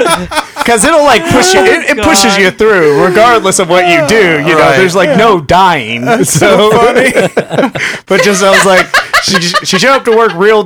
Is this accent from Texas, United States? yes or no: yes; Texas, United States; I grew up in Texas, and it was like a big thing.